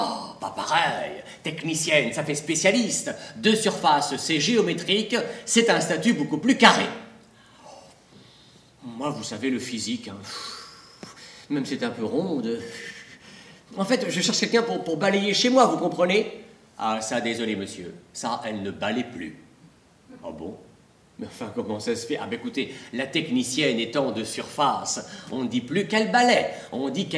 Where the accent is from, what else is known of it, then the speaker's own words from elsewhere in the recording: Belgium; c'est vrai que je viens de Belgique, donc une métropole